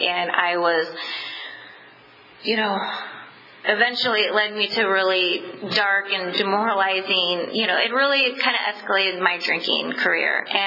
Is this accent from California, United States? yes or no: yes; Visalia, California, United States; moved away; I grew up in Visalia, and I was going to leave that town, and I was not ever coming back